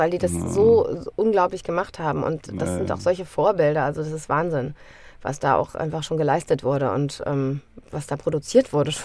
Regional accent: Rhineland, Germany; accent: Rhenish; ich habe auch meinen rheinischen Dialekt zwischendurch und sage auch mal dat und wat

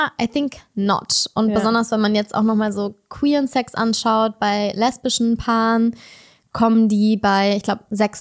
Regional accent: Berlin, Germany; bin in Berlin aufgewachsen.

